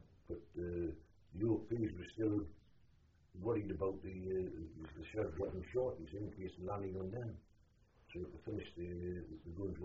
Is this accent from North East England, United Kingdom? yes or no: yes; North East England, United Kingdom; accent: Geordie; being a Geordie